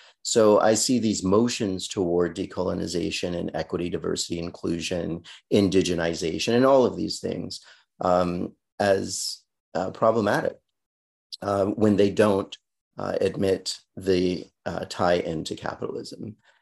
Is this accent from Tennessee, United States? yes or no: no; Los Angeles, California, United States; where I grew up in South Central Los Angeles. So South Central Los Angeles, a lot of people, when I say that, they're like, oh, cool.